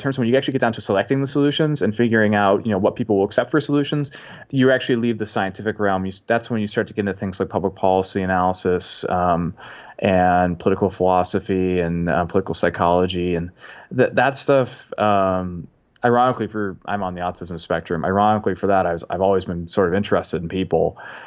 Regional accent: Massachusetts, United States; now in Washington, United States; I'm originally from Massachusetts. I'm from the United States. I now live in the DC area.

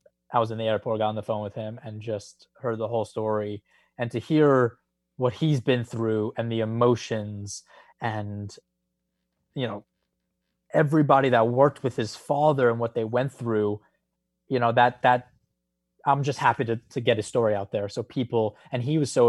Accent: New York, United States; And I was like, okay, being a New Yorker, I was like, this is strange

